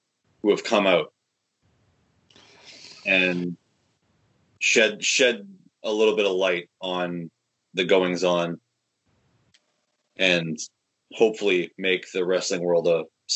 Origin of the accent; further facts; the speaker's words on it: Winnipeg, Manitoba, Canada; We're from Winnipeg, you idiot